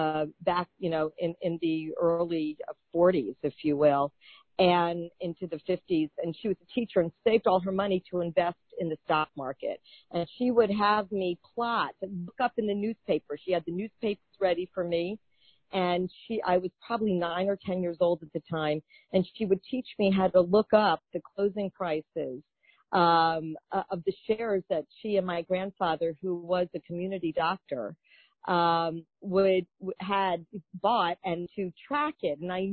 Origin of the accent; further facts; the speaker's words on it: Miami Beach, Florida, United States; moved away as an adult; also born or lived in New York; I was born and raised in Miami Beach, Florida. I am a native Floridian. I did the opposite where many people from New York, you know, end up in Florida. I actually left Florida as it was to go to law school